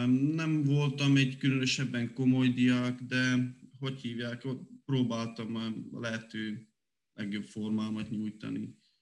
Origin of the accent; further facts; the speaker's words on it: Gheorgheni, Harghita, Romania; 1993. február 2-án születtem Gyergyószentmiklóson. Két fiú és egy lánytestvérem van.